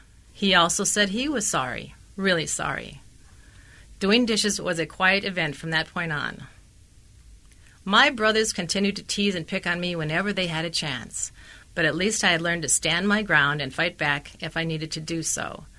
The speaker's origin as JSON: {"language": "English", "town": "White Bear Lake", "region": "Minnesota", "country": "United States", "tie": "born or raised there", "said": "It's making it big in my hometown of White Bear Lake, Minnesota, where I grew up."}